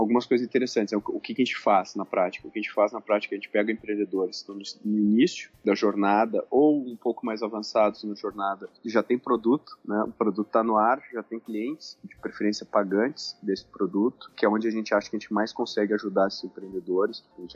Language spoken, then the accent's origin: Portuguese; Porto Alegre, Rio Grande do Sul, Brazil; now in São Paulo, Brazil; depois vim para São Paulo, sou de Porto Alegre.